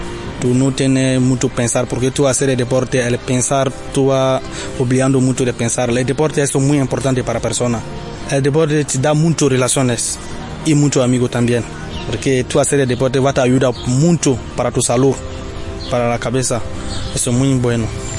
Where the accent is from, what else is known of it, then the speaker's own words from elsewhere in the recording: Burkina Faso; Spanish is a second language; moved away as an adult; now in Seville, Spain; yo tengo 20 años, yo soy de Burkina Faso.